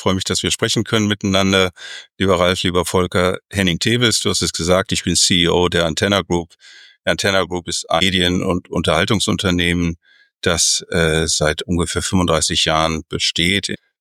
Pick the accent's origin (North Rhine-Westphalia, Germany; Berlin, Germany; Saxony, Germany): North Rhine-Westphalia, Germany; Mülheim an der Ruhr; Ich komme aus Mülheim an der Ruhr